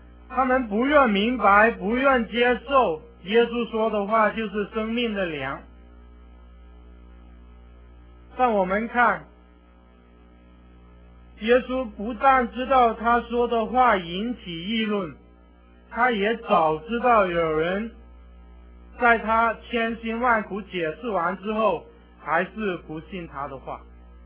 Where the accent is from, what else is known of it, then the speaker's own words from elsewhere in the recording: China; 其实弟兄姐妹，我们中国人有一句话叫做知微知微，自酌，是不是？